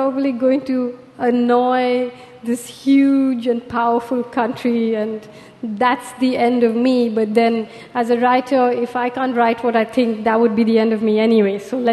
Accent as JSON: {"language": "English", "country": "India", "said": "You're an American and I'm an Indian and so-and-so is a Moroccan."}